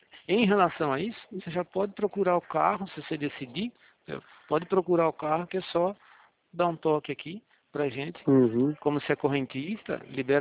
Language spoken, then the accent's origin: Portuguese; Araras, São Paulo, Brazil; a gente é daqui de Araras também